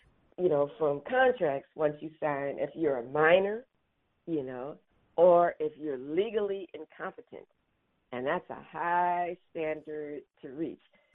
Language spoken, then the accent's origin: English; Charleston, South Carolina, United States; moved away as an adult; now in Los Angeles, United States; I came out once I graduated from the College of Charleston in my hometown, then I moved out to LA and went to law school